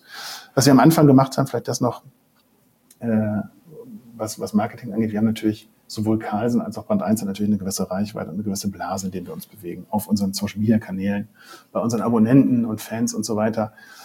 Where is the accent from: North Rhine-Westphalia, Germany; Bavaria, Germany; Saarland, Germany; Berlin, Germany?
North Rhine-Westphalia, Germany; ich komme aus OWL